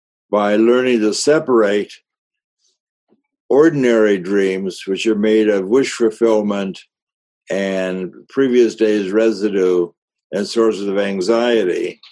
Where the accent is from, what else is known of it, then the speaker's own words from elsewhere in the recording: Chicago, Illinois, United States; That was a meaningful dream for me because I grew up in Chicago. I knew that area very well. My father had a bookshop on Dearborn Street.